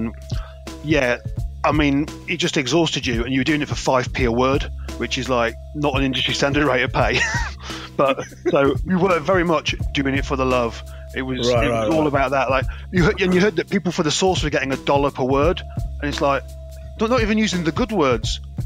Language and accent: English; Nottingham, East Midlands, United Kingdom; also born or lived in Leeds; A bit of both. I was born in Leeds, but I grew up in Nottingham.